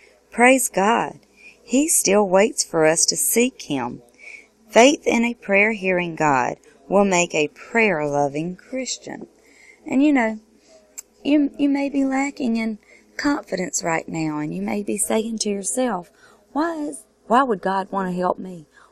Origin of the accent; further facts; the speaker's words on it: South Carolina, United States; I'm from South Carolina, which is in the United States.